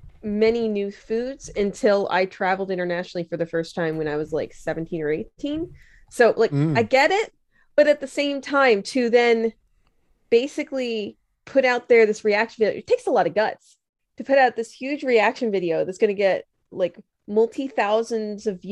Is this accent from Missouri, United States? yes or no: no; Philadelphia, Pennsylvania, United States; I call it Jersey because I'm from Philadelphia and therefore like Jersey is Jersey for me.